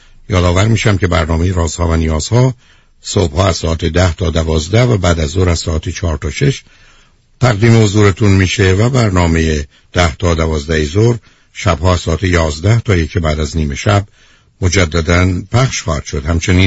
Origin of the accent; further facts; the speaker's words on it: Iran; به عنوان یه فرد، به عنوان یه ایرانی